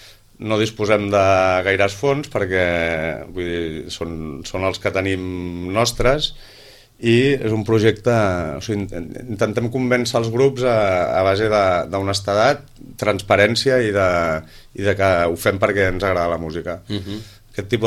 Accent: Terrassa, Catalonia, Spain; also born or lived in Gràcia; now in Sitges, Spain; jo vaig arribar a Sitges fa 3 anys, i bueno, jo soc de Terrassa, però vivia a Gràcia, que és la vila de Gràcia.

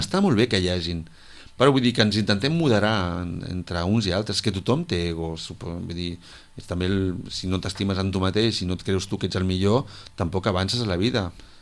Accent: Sitges, Catalonia, Spain; Perquè som tots fills de Sitges, som tots gent que donem tot per la festa, vull dir

